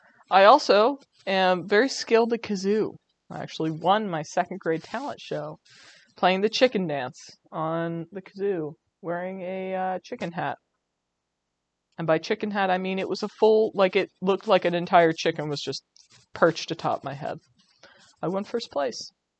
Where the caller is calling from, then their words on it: Pittsburgh, Pennsylvania, United States; I am podcasting from Pittsburgh, Pennsylvania, in the United States of America.